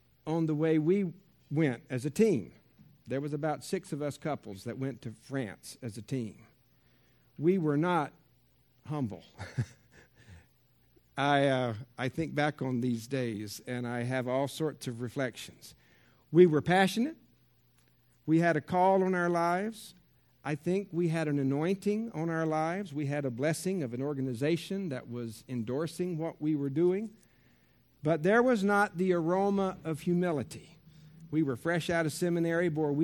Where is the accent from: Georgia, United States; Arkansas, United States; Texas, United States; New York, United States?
Georgia, United States; I'm from Georgia originally.